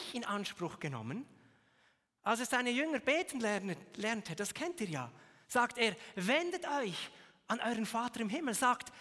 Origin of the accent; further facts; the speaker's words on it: Frutigen, Bern, Switzerland; Aber ich komme aus Frutigen, jetzt in meinem Fall, ich spreche ja nicht einmal diesen Dialekt hier